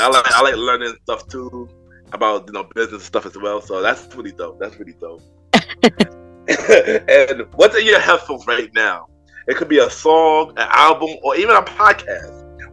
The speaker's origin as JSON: {"language": "English", "region": "New York", "country": "United States", "said": "Well, you know, for me, I'm from New York, but yeah."}